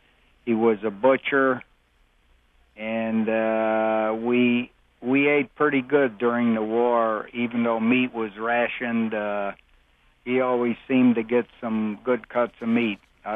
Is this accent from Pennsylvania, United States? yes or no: no; Rochester, New York, United States; born there; Yeah, I was born in Rochester, New York. My parents immigrated from Austria. They were both from Austria, one from Vienna, one from Lustenau, which are both ends of the country.